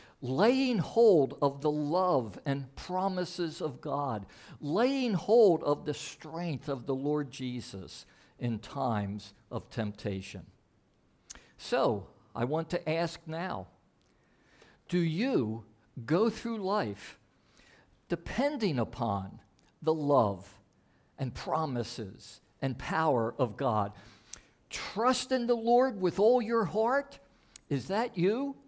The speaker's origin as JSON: {"language": "English", "town": "Philadelphia", "region": "Pennsylvania", "country": "United States", "tie": "born or raised there", "said": "I grew up in Philadelphia. I played baseball as I was growing up in Philadelphia."}